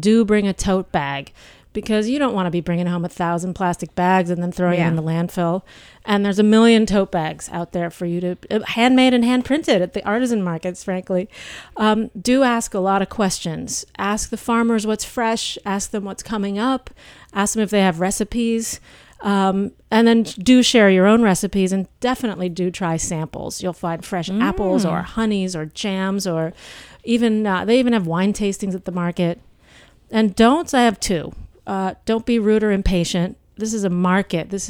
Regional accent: Midwest, United States; I grew up in the Midwest, and we would take drives to the farm stands, and we'd go to the market at the Arboretum in Dayton every weekend.

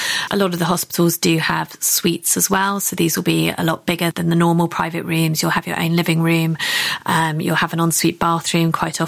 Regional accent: United Kingdom; And as British people, we like that tradition.

